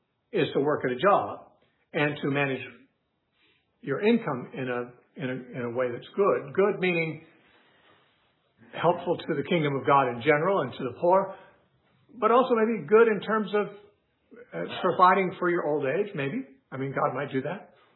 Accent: United States; On the other hand, because I'm an American, I do have money come in.

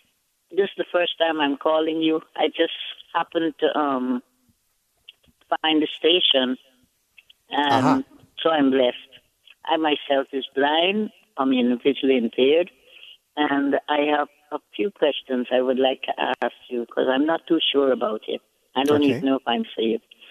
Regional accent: Guyana; now in United States; I spend most of my life here. but I'm from Guyana, British Guyana.

